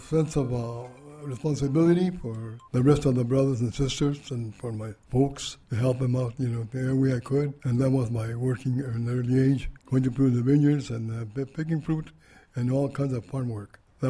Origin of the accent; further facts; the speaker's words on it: Madera, California, United States; now in Fresno, United States; I am the oldest. And we were raised in Madera, went to the schools in Madera, and then we moved to Fresno. My dad got a job here in Fresno, and then I went to work in the farms.